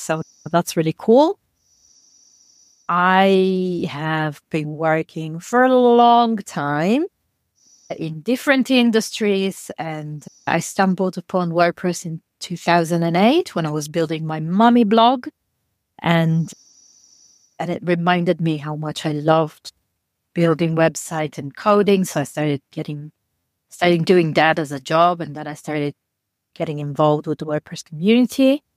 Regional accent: Italy; English is a second language; As you can tell from my accent, I'm extremely Italian.

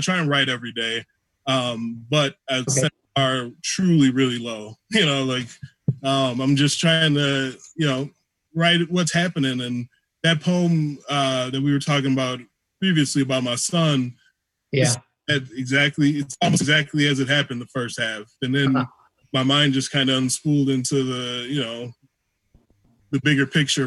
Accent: Milwaukee, Wisconsin, United States; That's where I grew up in Milwaukee for the majority of my life.

